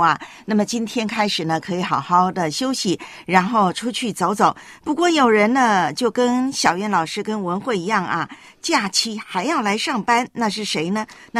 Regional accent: Taiwan; 我的老家呢台湾今天呢整个笼罩在台风的阴影还有台风的飓风圈里头

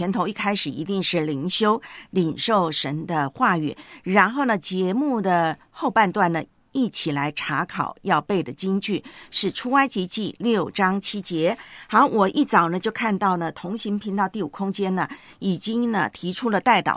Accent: Taiwan; 在我的老家台湾啊，我们就是以前呢生活条件不是那么好

